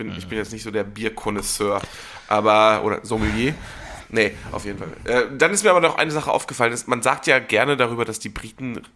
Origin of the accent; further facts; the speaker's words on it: North Rhine-Westphalia, Germany; Nee, aber ich bin ja aus dem Pott.